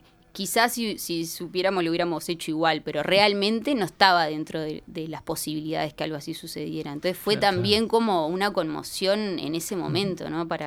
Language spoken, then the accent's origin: Spanish; San José, Uruguay; Yo soy de San José